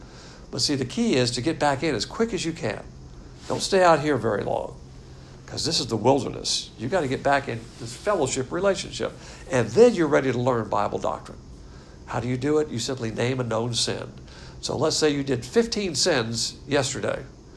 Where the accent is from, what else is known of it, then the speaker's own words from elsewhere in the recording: Pensacola, Florida, United States; born there; I was born in Pensacola in a hospital.